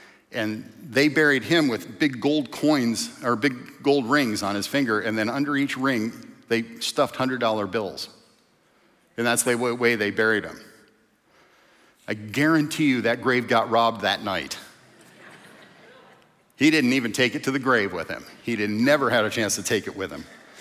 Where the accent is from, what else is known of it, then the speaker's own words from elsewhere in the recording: Detroit, Michigan, United States; When I grew up in Detroit, and I was in high school in the early 80s